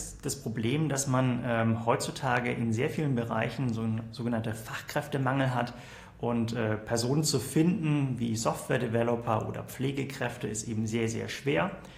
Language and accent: German; Southern Germany, Germany; now in Berlin, Germany; Ich bin Mitte 30, bin eigentlich aus Süddeutschland und deswegen auch sozusagen auch als Berliner Gründer ein bisschen eher konservativ.